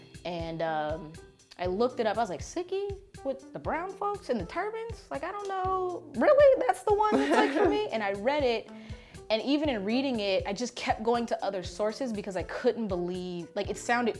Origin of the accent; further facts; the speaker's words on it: California, United States; But I was raised Baptist in California, so it's a little bit different than